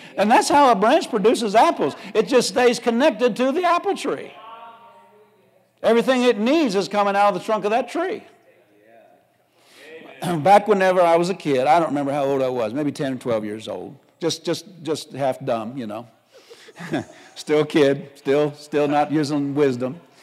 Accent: Pennsylvania, United States; I grew up in Pennsylvania and on a farm. And Pennsylvania is a little like Wisconsin.

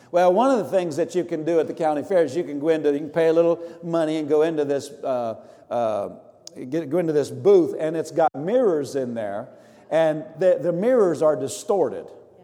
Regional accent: East Coast, United States; In the Midwest, I grew up on the East Coast. We had it there, too

